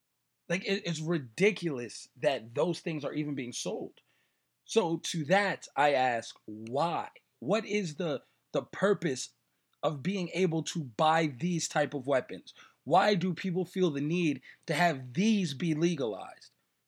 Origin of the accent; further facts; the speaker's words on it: New York City, New York, United States; now in Las Vegas, United States; I'm from New York. I'm from the Bronx. I've seen way too many people shot.